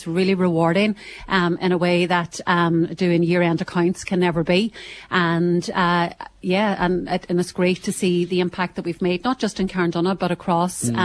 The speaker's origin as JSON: {"language": "English", "town": "Cairn", "country": "United Kingdom", "tie": "born or raised there", "said": "before returning to my hometown of Cairn."}